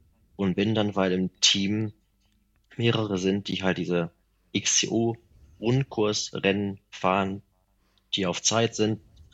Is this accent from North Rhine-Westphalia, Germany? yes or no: yes; Remscheid, North Rhine-Westphalia, Germany; moved away as an adult; now in Witten, Germany; bin 32 Jahre alt, bin aus dem Bergischen Land, aus Remscheid nach Witten gezogen. Vor 6 Jahren hat es mich hier hingezogen, schön zentral gelegen im Ruhrgebiet quasi.